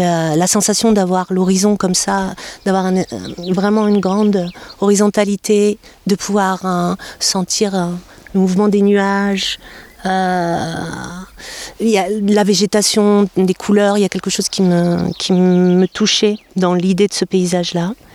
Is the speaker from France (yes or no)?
yes; Toulouse, Occitanie, France; je viens de Toulouse, j'ai 58 ans